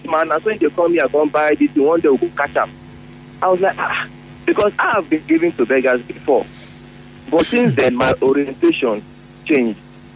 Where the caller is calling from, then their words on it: Port Harcourt, Rivers, Nigeria; Okay, I'm calling from Potako.